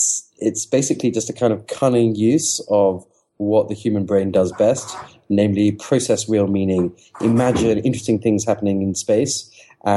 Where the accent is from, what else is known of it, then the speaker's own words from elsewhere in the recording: England, United Kingdom; I don't know who George Washington is. I'm English.